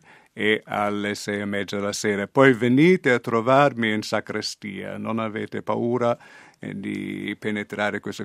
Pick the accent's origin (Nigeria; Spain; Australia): Australia; sono cresciuto nella Chiesa romana e forse per un coloniale che cresce lontano dall'Europa, il fatto di avere la messa in latino per noi giovani in Australia era molto importante